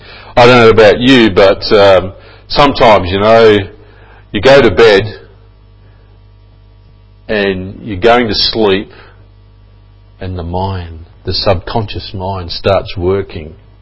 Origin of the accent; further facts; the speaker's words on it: Adelaide, South Australia, Australia; When I was a boy growing up in Adelaide